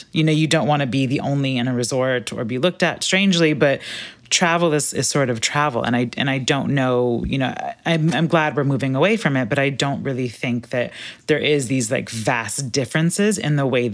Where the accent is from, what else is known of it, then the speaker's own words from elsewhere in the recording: Berlin, Germany; I grew up in Berlin.